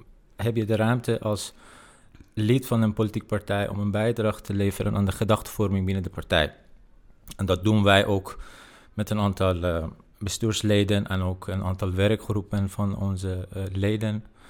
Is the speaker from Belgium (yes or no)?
no; Iran; now in Netherlands; Ik kom oorspronkelijk uit Iran, 9 jaar geleden.